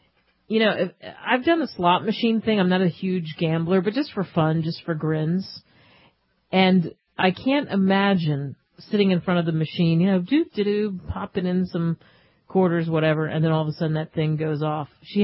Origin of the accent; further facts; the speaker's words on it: Philadelphia, Pennsylvania, United States; actually formed in Philadelphia, my hometown.